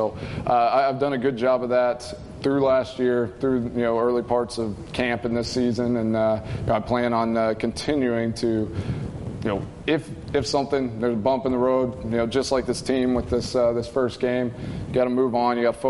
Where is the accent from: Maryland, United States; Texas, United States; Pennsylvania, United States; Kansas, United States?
Texas, United States; I grew up in Texas, so I actually got a picture.